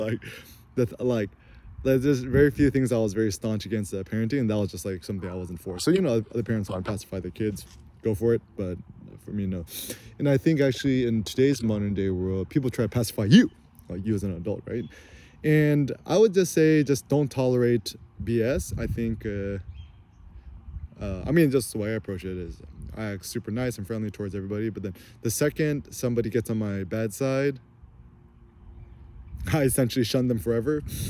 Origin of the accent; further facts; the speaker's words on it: California, United States; growing up in the Bay Area, super liberal